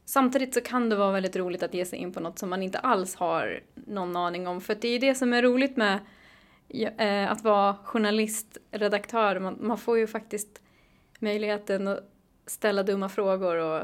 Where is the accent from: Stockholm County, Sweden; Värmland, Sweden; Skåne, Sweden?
Stockholm County, Sweden; Stockholm; also born or lived in Hälsingland; Jag är född och uppvuxen i Stockholm och sen har jag bott i flera år i Hälsingland.